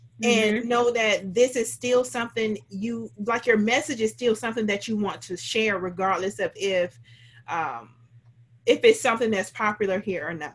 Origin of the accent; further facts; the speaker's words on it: Georgia, United States; now in New Hampshire, United States; So the biggest thing, I guess for me, the surprise was when I moved from Georgia to New Hampshire, mm-hmm. where I had, Georgia's home for me. So that's where I was most comfortable.